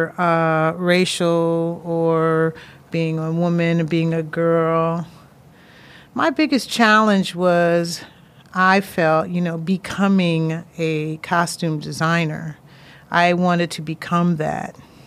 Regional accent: Springfield, Massachusetts, United States; I went back to my hometown, Springfield, Mass., and I did an internship at Stage West.

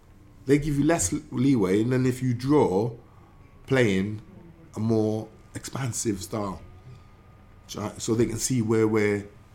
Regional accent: Newport, Wales, United Kingdom; growing up in Ringland, in Newport.

